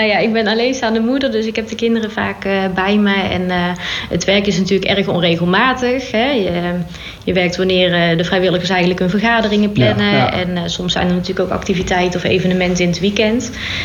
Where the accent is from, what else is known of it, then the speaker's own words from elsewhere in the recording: Oss, North Brabant, Netherlands; born there; now in Sprundel, Netherlands; Ik ben geboren in Os. Uiteindelijk naar Etten-Leur gekomen voor de liefde. En ja, in Sprundel terechtgekomen zo'n 16 jaar geleden.